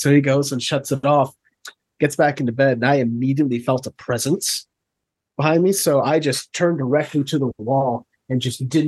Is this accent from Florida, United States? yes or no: no; Illinois, United States; I'm from Illinois originally.